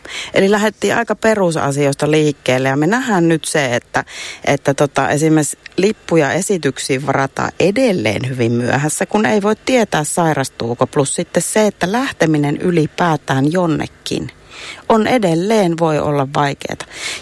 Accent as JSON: {"language": "Finnish", "town": "Joensuu", "region": "North Karelia", "country": "Finland", "tie": "born or raised there", "said": "itse olen Joensuusta kotoisin ja elin ihanaa kouluaikaa 70-80-luvulla."}